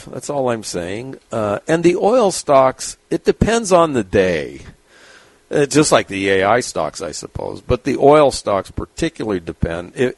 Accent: San Diego, California, United States; So I enjoyed it because the Navy, I'm from San Diego. My father was in the Navy in World War II.

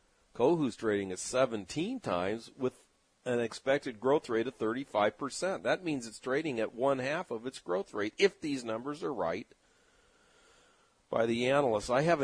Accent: San Diego, California, United States; I've known about this little company for a long time because it's from my hometown of San Diego

